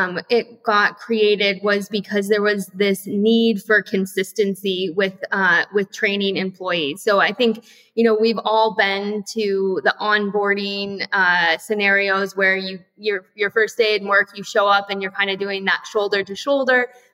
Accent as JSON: {"language": "English", "region": "Michigan", "country": "United States", "said": "So I'm from Michigan originally, and career started out in the Silicon Valley working for Hewlett Packard"}